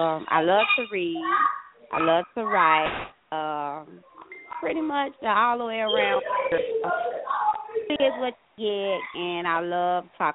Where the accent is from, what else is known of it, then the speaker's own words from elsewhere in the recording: Chicago, Illinois, United States; I'm from Chicago, Illinois. I'm quite sure everyone's familiar hearing about everything that's going on in Chicago. I'm from the West Side, born and raised